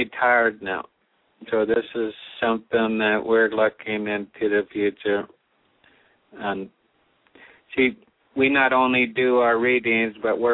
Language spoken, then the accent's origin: English; Salt Lake City, Utah, United States; We're from Salt Lake City, Utah.